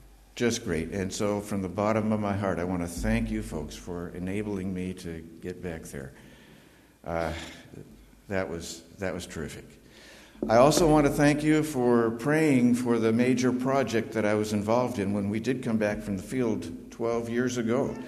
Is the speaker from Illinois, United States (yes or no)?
yes; Chicago, Illinois, United States; I'm not a New Englander. I'm an adapted New Englander. I grew up in Chicago.